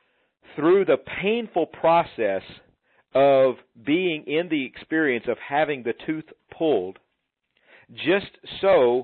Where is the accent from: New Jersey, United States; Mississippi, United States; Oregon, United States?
Mississippi, United States; as many of you are aware, I grew up in Mississippi, and so, you know, there's a lot of country people in Mississippi.